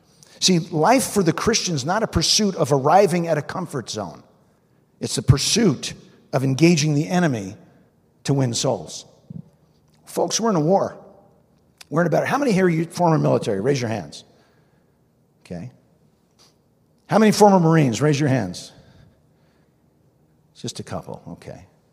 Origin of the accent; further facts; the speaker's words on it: New Jersey, United States; Yeah, I'm from New Jersey. That's fair game.